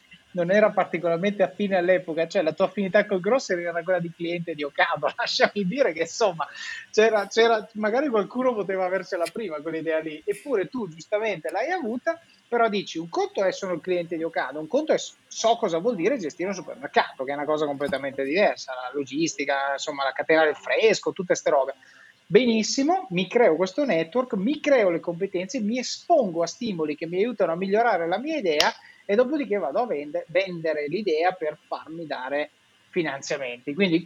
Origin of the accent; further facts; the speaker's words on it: Verona, Veneto, Italy; l'orgoglio di sentirti dire quello che hai appena detto da veronese